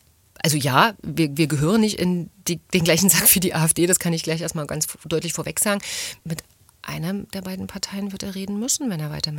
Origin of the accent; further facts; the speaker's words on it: East Germany, Germany; born there; Also ich bin in der DDR geboren